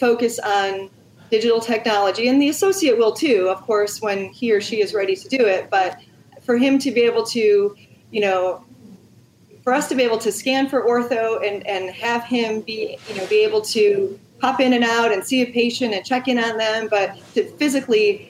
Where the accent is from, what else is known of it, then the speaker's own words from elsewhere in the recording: Ohio, United States; We're Mary Beth and I, we're from Ohio. We have to be the Buckeyes, right?